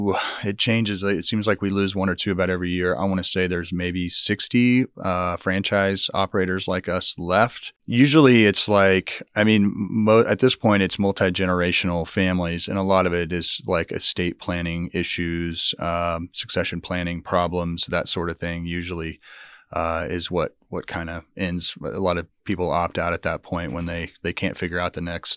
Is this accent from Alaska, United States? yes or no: no; Marysville, Kansas, United States; Well, I'm originally from Marysville. So Manhattan was kind of our second home.